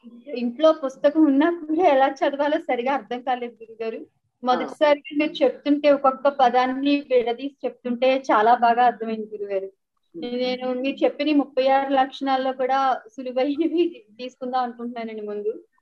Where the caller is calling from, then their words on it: Kakinada, Andhra Pradesh, India; నేను కాకినాడ నుంచి అండి మాట్లాడుతున్నాను.